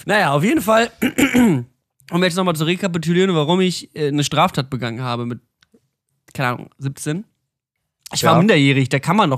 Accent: Berlin, Germany; Ich komme aus Berlin, da gibt es 4 Millionen.

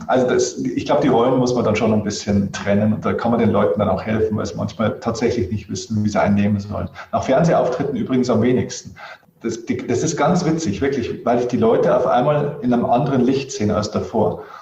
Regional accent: Bavaria, Germany; ich bin sogar aus Niederbayern.

